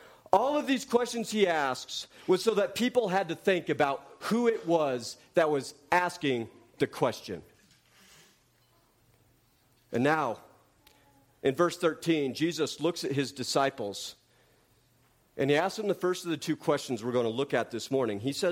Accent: Loveland, Colorado, United States; I said, "Well, I'm from Loveland, Colorado. I like baseball," right?

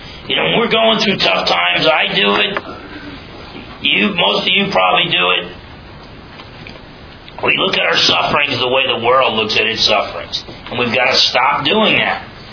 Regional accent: United States; And don't get me wrong, I'm glad I grew up in America, not the old Soviet Union or Red China.

